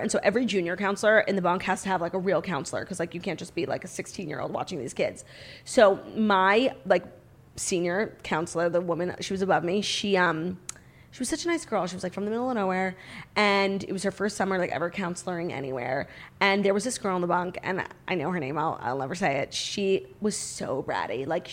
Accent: Baltimore, Maryland, United States; We are both from Baltimore, so this isn't a, oh, he moved around the corner kind of thing.

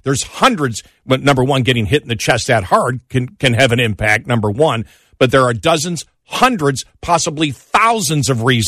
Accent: Buffalo, New York, United States; everybody knows I'm from Buffalo and a fan.

